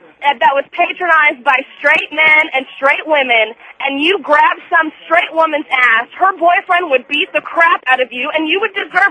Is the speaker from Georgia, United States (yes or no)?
yes; Atlanta, Georgia, United States; Well, I'm from Atlanta, Georgia